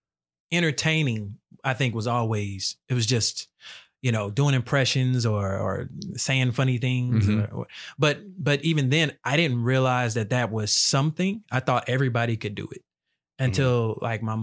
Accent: St. Louis, Missouri, United States; now in Phoenix, United States; St. Louis? Yeah, born and raised in St. Louis.

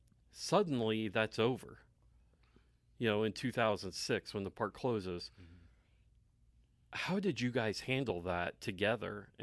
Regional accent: Claremore, Oklahoma, United States; our baseball team, I grew up in Claremore, and our baseball team

